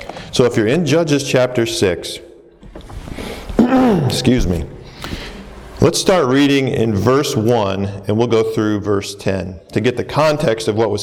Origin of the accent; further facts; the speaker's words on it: Indiana, United States; She was from Pennsylvania, I was from Indiana.